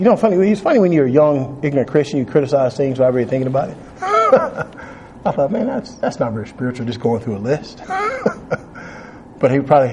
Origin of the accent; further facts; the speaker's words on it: Texas, United States; The problem is I was from Texas, so Texans think they're their own country anyway, you know.